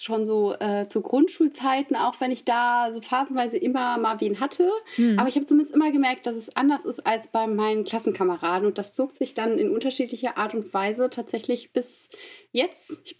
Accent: Mönchengladbach, North Rhine-Westphalia, Germany; ich komme zwar aus Mönchengladbach, ich bin hier geboren und wohne hier

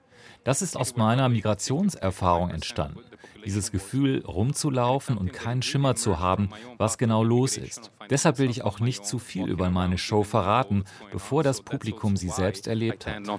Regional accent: Italy; also born or lived in Canada; Und nachdem ich in Kanada ein Außenseiter war, bin ich das jetzt auch hier in meinem Heimatland Italien.

